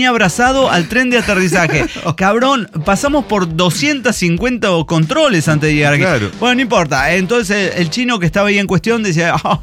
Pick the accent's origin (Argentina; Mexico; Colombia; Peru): Colombia; Y aquí estoy, como buen colombiano, en el aeropuerto de Hong Kong